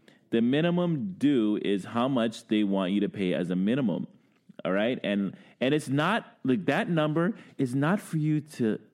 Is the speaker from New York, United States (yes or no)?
yes; Brooklyn, New York, United States; now in Ottawa, Canada; I've been here 20 plus years. I'm from Brooklyn.